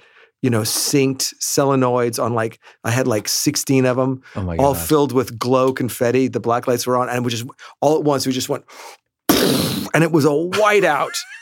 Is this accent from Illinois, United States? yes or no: no; Manhattan, New York, United States; because we grew up here in Manhattan, and I somehow made my way to some weird performance art as a 8 or 9 year old